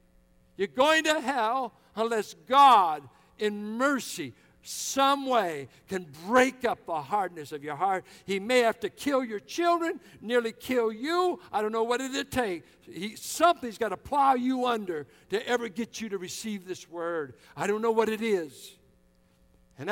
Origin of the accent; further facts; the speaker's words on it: Richmond, United States; I grew up in the Richmond Triangle. I grew up where a black gets killed. So far, we've had 3 or 4 killed this year in Richmond. I grew up in those neighborhoods.